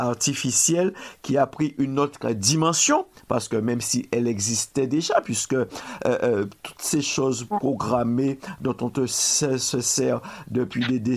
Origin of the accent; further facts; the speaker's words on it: Guadeloupe; comme on dit ici chez nous en Guadeloupe, rouleau, bravo.